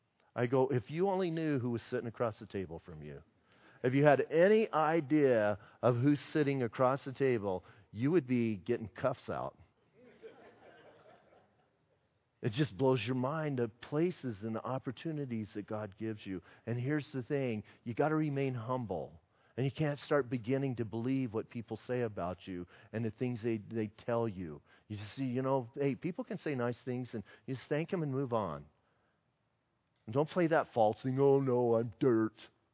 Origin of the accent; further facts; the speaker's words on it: Bisbee, Arizona, United States; I'm a guy from Bisbee, Arizona. I worked in the mines.